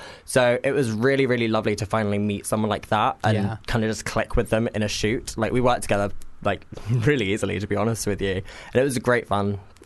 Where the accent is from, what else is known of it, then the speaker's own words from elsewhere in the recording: Cambridge, East of England, United Kingdom; now in London, United Kingdom; I'm originally from Cambridge. So I was born and bred in Cambridgeshire. And coming from a place that's it's so different to London, I didn't really know what to expect when I first came here 3 years ago.